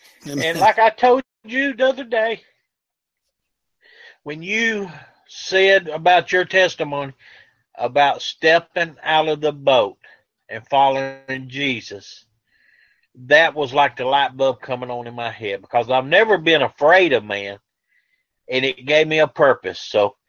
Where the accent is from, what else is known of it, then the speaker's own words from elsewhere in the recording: Douglasville, Georgia, United States; I'm from Georgia. I'm from Douglasville, Georgia, west of Atlanta.